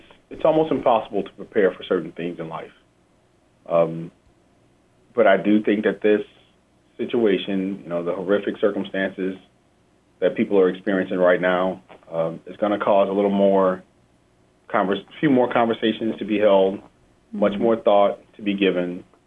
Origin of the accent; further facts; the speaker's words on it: New Orleans, Louisiana, United States; I grew up in New Orleans.